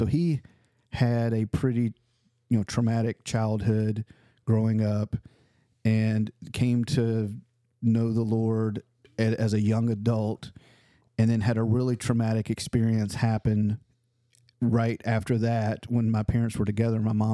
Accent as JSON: {"language": "English", "town": "Memphis", "region": "Tennessee", "country": "United States", "tie": "born or raised there", "said": "I grew up in Memphis my whole life. Like in the legit part of Memphis."}